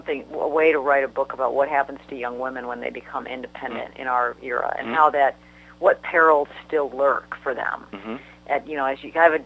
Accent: Midwest, United States; I'm from the Midwest, and I started writing at the Associated Press covering politics in Springfield years and years ago.

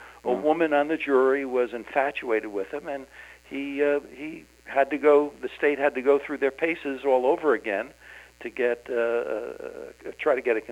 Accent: Ramsey, New Jersey, United States; I happen to sit on the Board of Education in my hometown right now in Ramsey, New Jersey, in Bergen County, the same place where these murders took place.

